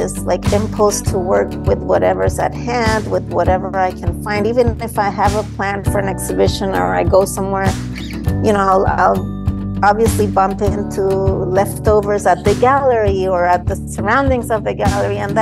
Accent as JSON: {"language": "English", "country": "Chile", "tie": "born or raised there", "said": "I grew up in Chile, and, you know, I mean, I was always artistically inclined."}